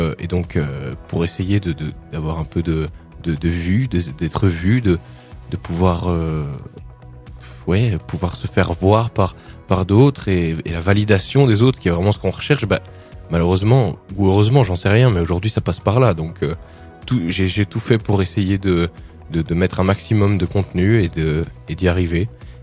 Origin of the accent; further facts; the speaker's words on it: Belgium; boire ma petite bière en tant que bon belge